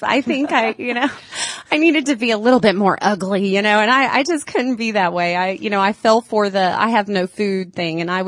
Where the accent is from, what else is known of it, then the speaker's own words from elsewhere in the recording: Buford, Georgia, United States; I grew up in Gwinnett, okay. In the Buford area. So I still cover that area just because I'm familiar. It feels like home still, sure, when I come there.